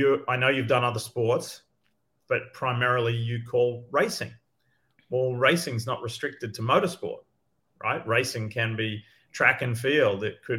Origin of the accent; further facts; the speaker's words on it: Australia; now in United States; Because growing up in Australia, a lot of my mates, their parents were from other countries